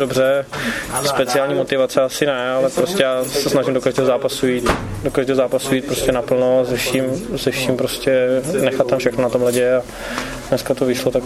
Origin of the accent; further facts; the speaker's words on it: Třebíč, Vysočina Region, Czechia; Samozřejmě jsem Třebíčák a pořád budu, protože tady to se nemění, prostě jsem se narodil v Třebíči, hokej jsem se naučil v Třebíči